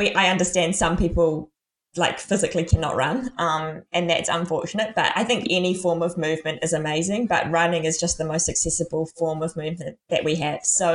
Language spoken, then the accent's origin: English; New Zealand; she's an amazing scientist who's actually based here in New Zealand, actually in my hometown, which is awesome.